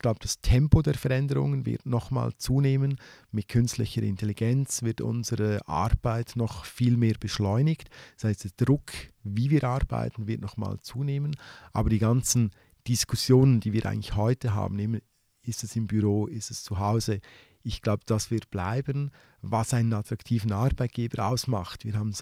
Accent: Solothurn, Switzerland; Solothurn als schönste Barockstadt der Schweiz, meine Heimatstadt.

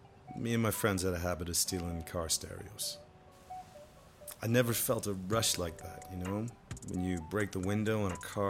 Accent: Chevy Chase, Maryland, United States; Poor neighborhood? Nah, I grew up in Chevy Chase. My father makes like 6 figures.

